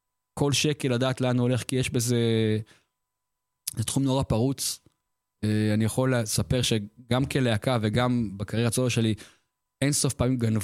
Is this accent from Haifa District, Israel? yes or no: no; Yavne, Central District, Israel; אני גדלתי בשכונה של אנשי צבא, ביבנה.